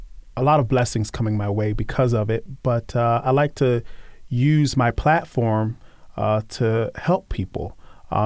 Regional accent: Maryland, United States; born there; I was born on the Eastern Shore of Maryland, and I was born into a single-parent home

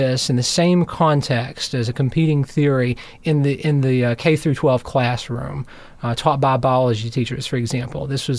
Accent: Big Stone Gap, Virginia, United States; I'm from Big Stone Gap, Virginia, which is a couple hours across the Virginia state line

